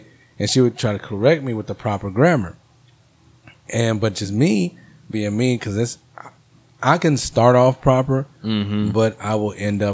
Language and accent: English; Corpus Christi, Texas, United States; You sound like you're from Houston or Louisiana." And I'm like, "No, I'm from Corpus."